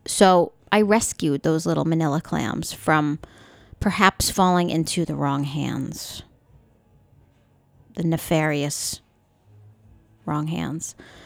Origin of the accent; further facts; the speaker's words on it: New York, United States; like I grew up on Long Island, and we would eat a lot of steamers, which are softshell clams